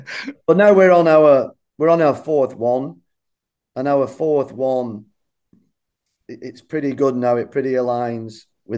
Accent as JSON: {"language": "English", "town": "Bolton", "region": "North West England", "country": "United Kingdom", "tie": "born or raised there", "said": "I grew up in Bolton"}